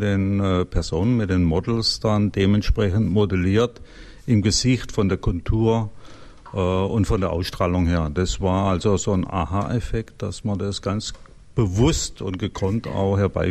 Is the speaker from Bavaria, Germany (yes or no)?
yes; Kaufringen, Bavaria, Germany; ich komme aus Kaufringen im schönen Bayern.